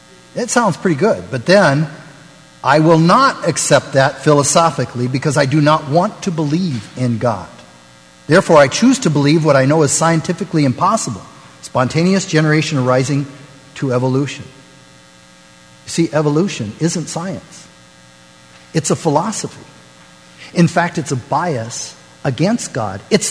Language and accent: English; Nebraska, United States; he was from Nebraska. I'm from Nebraska.